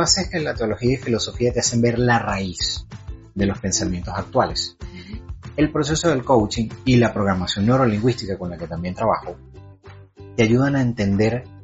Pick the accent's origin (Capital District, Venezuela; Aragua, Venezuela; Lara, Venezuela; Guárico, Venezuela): Capital District, Venezuela; Caracas; now in Medellín, Colombia; de hecho sabes que yo soy caraqueño, y en cierta medida Medellín se parece mucho a Caracas